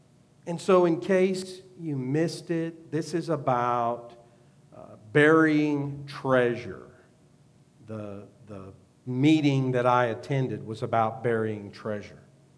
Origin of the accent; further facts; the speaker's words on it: United States; that's really what the kingdom of heaven or the kingdom of God is to me as an American.